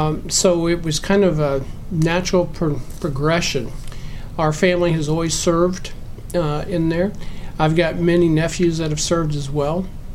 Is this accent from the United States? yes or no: yes; Liberty, Missouri, United States; I was born in North Kansas City Hospital. Was raised for most of my life in Liberty, Missouri.